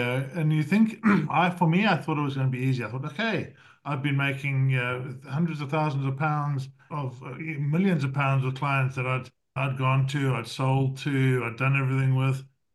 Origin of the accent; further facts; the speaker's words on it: South Africa; also born or lived in Zimbabwe; now in United Kingdom; I came from South Africa, Zimbabwe, South Africa, and then came to the UK.